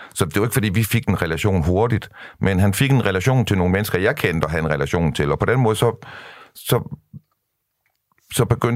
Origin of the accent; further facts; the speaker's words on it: Vejle, Region of Southern Denmark, Denmark; now in Copenhagen, Denmark; der er jeg er fra Vejle, ikke? Og Vestkysten og sådan noget. Og jeg er jo så efter, at jeg flyttede til København